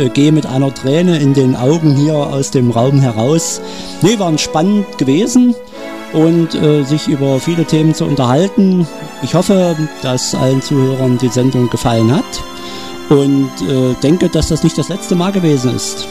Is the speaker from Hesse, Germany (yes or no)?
no; Wolfen, Saxony-Anhalt, Germany; now in Delitzsch, Germany; geboren bin ich in Wolfen und aufgewachsen, aber ich habe und seit 1991 in Delitzsch lebend, seit 1989 in Delitzsch arbeitend, aber mein Großvater stammt aus Delitzsch